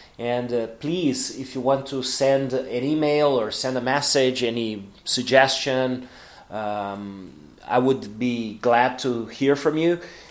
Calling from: Porto Alegre, Rio Grande do Sul, Brazil; English is a second language

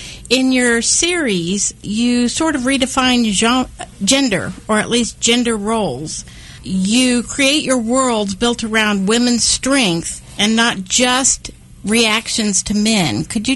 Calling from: Missouri, United States; Coincidentally, we're calling you from Missouri, so...

